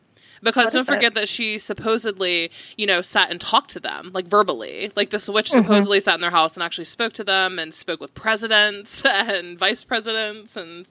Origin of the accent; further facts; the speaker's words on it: Tennessee, United States; I grew up. I'm from Tennessee. So I grew up with that legend.